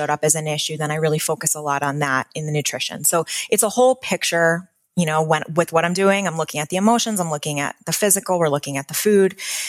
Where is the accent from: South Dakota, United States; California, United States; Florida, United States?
Florida, United States; Delray Beach; I grew up in Florida, actually, in Delray Beach, Florida.